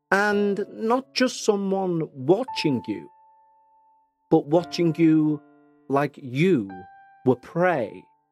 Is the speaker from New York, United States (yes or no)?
yes; New York, United States; I'm born and raised in New York, USA. Not the city. I'm upstate in the Adirondack Mountains.